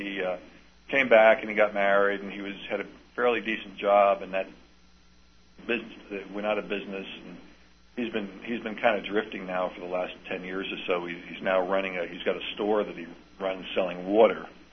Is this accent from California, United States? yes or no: no; New Jersey, United States; I mean, I grew up in New Jersey, and there were a lot of black people around